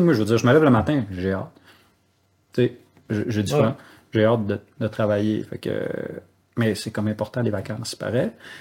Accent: Saguenay, Quebec, Canada; Je viens de Saguenay-Saint-Jean qui avait de la forêt tout autour, puis c'est ça.

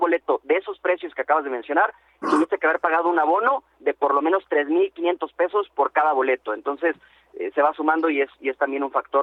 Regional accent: Guadalajara, Jalisco, Mexico; como tapatío te lo digo, no está la situación económica acá

